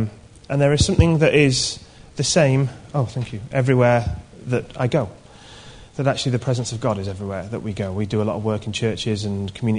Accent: Yorkshire and the Humber, United Kingdom; I'm from Yorkshire.

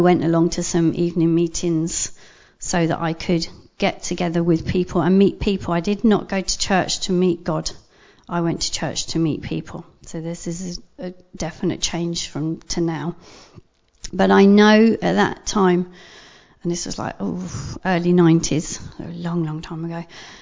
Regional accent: Windsor, South East England, United Kingdom; for me, growing up in Windsor, you'd get to march in front of the castle

